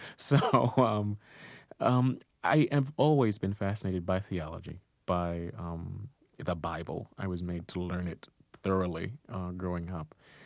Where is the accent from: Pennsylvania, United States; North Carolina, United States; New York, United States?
North Carolina, United States; you didn't see any writers when you were growing up in Duplin County.